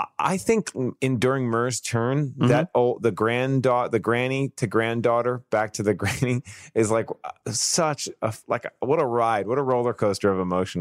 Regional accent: New York City, New York, United States; I grew up in Staten Island, I know all these Italian things

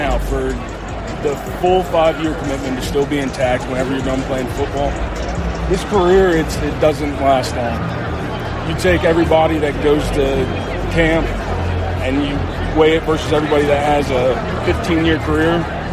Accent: Charleston, South Carolina, United States; Charleston, South Carolina.

